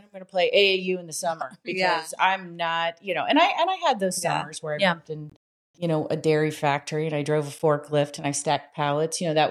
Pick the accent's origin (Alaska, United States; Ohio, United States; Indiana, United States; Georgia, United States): Ohio, United States; St. Mary's; I grew up in St. Mary's, Ohio, a very rural Northwest Ohio community, pretty much farming community.